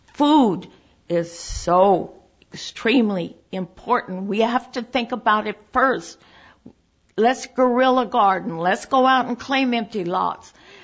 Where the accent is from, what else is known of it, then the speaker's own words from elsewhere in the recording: United States; I'm originally from the States